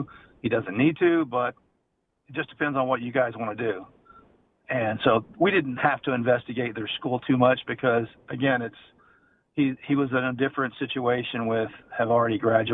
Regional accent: Texas, United States; I did talk to a coach in Duncanville High School because I'm from Texas and we played Duncanville when I was in high school.

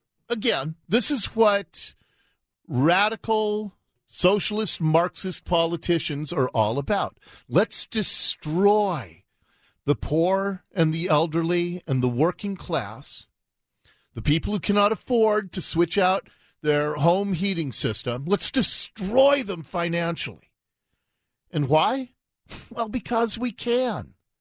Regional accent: Seattle, Washington, United States; the old house that I grew up in Ballard, we had an old oil furnace.

